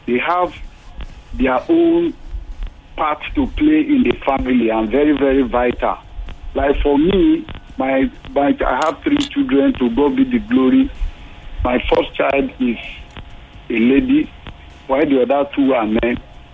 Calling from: Ogun, Nigeria; I'm calling from Ogun State.

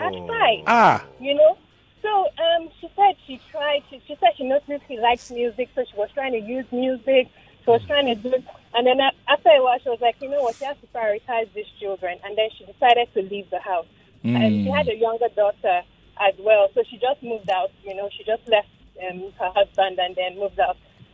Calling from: Lekki, Lagos, Nigeria; I'm calling from Lekki.

